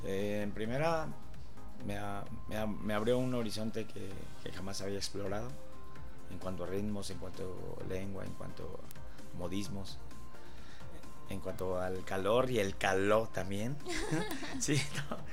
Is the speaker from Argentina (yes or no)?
no; Juchitán, Oaxaca, Mexico; allá en la heroica ciudad de Juchitán, que es mi ciudad natal, en Oaxaca.